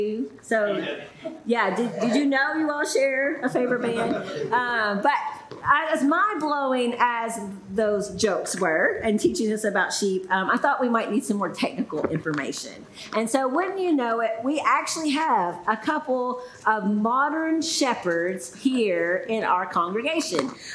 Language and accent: English; Kentucky, United States; Many of you know I'm from Muhlenberg County. And so when people from Kentucky hear that's where I'm from, they immediately assume that I grew up on a farm somewhere.